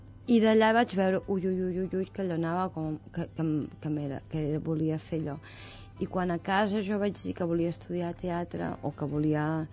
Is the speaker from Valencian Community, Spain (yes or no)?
no; Valls, Catalonia, Spain; I jo sóc de Valls, llavors allà hi havia una escola de ballet